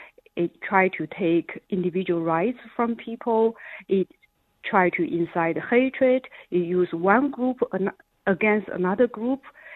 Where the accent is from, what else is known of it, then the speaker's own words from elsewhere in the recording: China; now in United States; what I have seen when I was growing up in China. And that's very sad. We immigrated here.